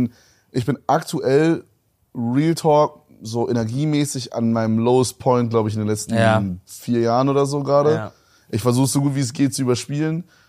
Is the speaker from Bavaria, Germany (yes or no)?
no; Berlin, Germany; Ich bin nicht in Bad Saro geboren. Warum steht das überall? Digga, ich weiß nicht, ob das überall steht, Bro. Ich bin in Berlin.